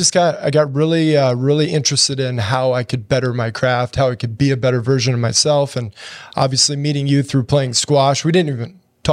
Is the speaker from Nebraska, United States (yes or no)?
yes; Omaha, Nebraska, United States; Born and raised in Omaha, Nebraska. We call it the good life for good reason. We got everything you need.